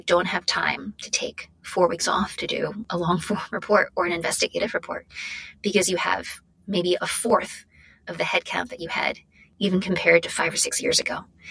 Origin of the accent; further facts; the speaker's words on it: United States; And so I straddle these two worlds of both being an American and identifying quite strongly with Chinese culture, but not with the political project that is modern day China.